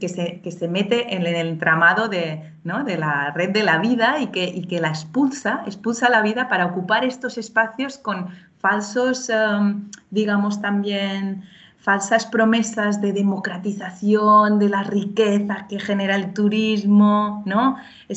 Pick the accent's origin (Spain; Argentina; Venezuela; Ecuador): Spain; Sa Pobla, Balearic Islands; now in Inca, Spain; Yo estoy en Inca, pero soy originaria de Sapobla. Sapobla es un municipio agrícola que cultiva patatas, alcachofas y coles de manera intensiva todo el año